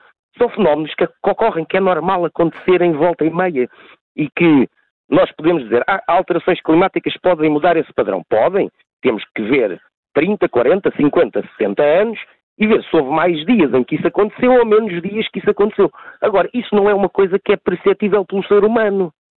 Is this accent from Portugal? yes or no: yes; Arganil, Coimbra, Portugal; um jornalzinho lá da minha terrinha, que é a Comarca de Arganil.